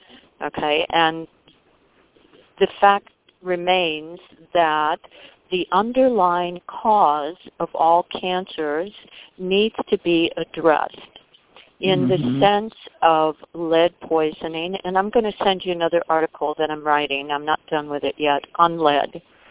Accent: Wisconsin, United States; I'm from Wisconsin. We've got a lead mine in Wisconsin.

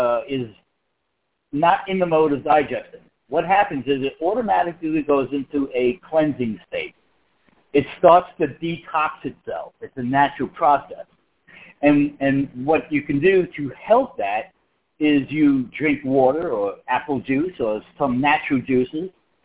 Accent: New York, United States; now in Oklahoma, United States; I'd moved down to Oklahoma. I'm from New York originally.

